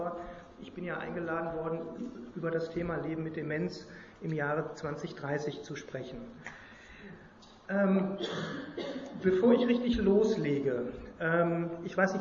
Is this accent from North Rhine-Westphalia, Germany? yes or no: yes; North Rhine-Westphalia, Germany; Ich komme aus dem Ruhrgebiet und da kennt eigentlich jeder diesen Typ.